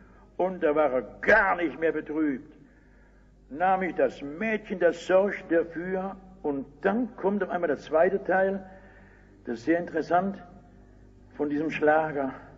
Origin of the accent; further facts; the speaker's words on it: Rhineland, Germany; dann sage ich als Rheinländer, bei uns heißt es Karneval